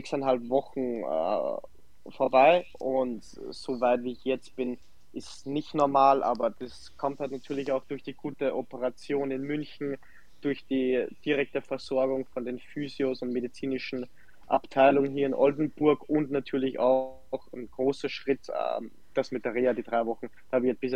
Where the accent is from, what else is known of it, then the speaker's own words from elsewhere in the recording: Salzburg, Austria; wie du schon erwähnt hast, 29 Jahre, gebürtiger Salzburg, angefangen bei mir am Dorf zu spielen, nach Ried gegangen, dort Profi geworden, nach Deutschland, Dresden, Magdeburg